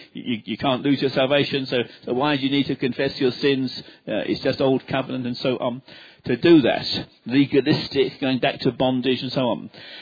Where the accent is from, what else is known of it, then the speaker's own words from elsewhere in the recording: London, United Kingdom; accent: London; I still think like an Englishman. My accent is still a London accent.